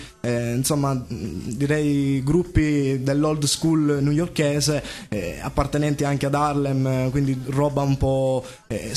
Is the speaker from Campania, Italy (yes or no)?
no; Sicily, Italy; Il titolo ovviamente l'ho dedicato alla mia terra, che ovviamente ne sono molto legato.